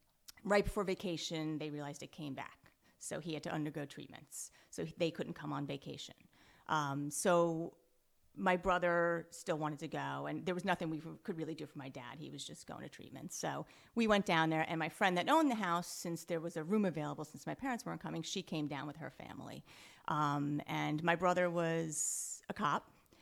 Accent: Rocky Point, New York, United States; also born or lived in Pennsylvania; I grew up on Long Island. Can I say which area or does it not matter?

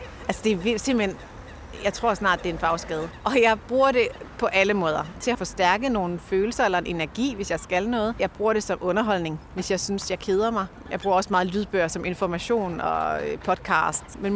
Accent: Aarhus, Central Denmark Region, Denmark; Som gammel aarhusianer, så savner jeg jo toghornet i Aarhus for eksempel.

